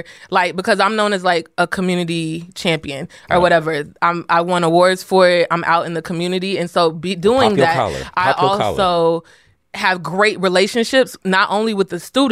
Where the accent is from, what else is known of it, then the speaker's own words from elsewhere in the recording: Texas, United States; Okay, I'm from Texas.